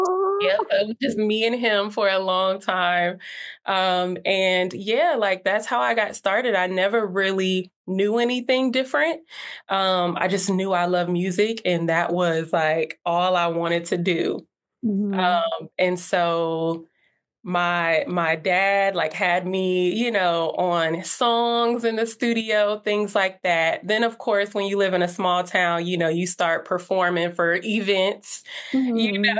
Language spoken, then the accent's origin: English; Asheville, North Carolina, United States; also born or lived in Miami; I'm Haitian American. My mom's side is from Haiti. And my dad is American. I was born in Miami, but I was raised in Asheville, North Carolina.